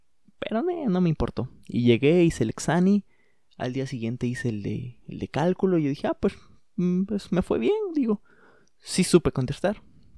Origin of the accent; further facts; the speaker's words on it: Puebla, Mexico; now in Querétaro, Mexico; Yo soy de Puebla y aquí es bastante más barato todo que en Querétaro.